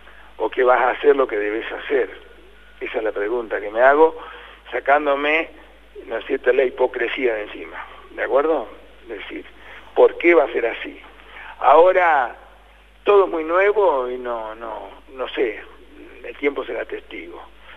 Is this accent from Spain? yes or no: no; Argentina; soy argentino hasta los huesos. Llevo la marca argentina, etcétera, etcétera, hasta los huesos.